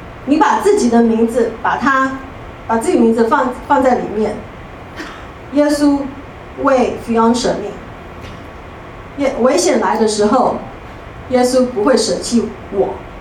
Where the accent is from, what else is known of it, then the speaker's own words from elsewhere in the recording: Taiwan; accent: Taiwanese Mandarin; 那我是台湾的国语